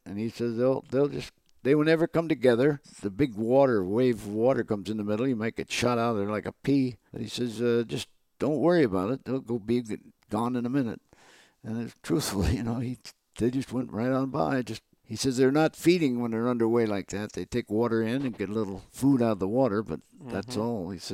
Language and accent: English; United States; Being an American. Can't beat that.